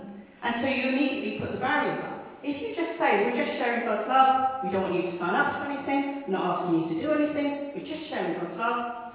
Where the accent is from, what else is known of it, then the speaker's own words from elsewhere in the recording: England, United Kingdom; This is England. We are British.